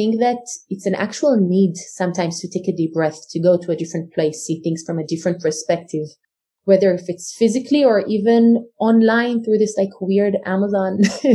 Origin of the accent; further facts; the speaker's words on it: Jerusalem, Jerusalem District, Israel; Unfortunately, like for me, that would be a regular thing, especially like growing up in Jerusalem during the time of the Intifada.